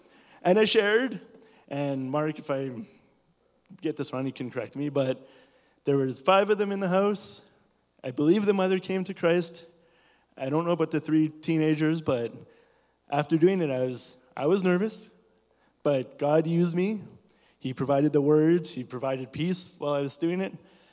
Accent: Canada; Our translator would tell them that we're from Canada and that they want to share.

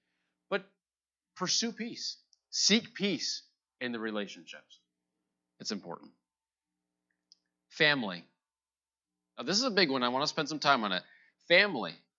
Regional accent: United States; But I'm an American and I have rights.

